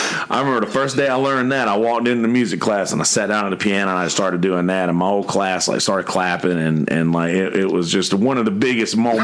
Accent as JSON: {"language": "English", "town": "Bennettsville", "region": "South Carolina", "country": "United States", "tie": "born or raised there", "said": "So I was raised in Shiloh United Methodist Church in Bennettsville, South Carolina. My dad still goes there."}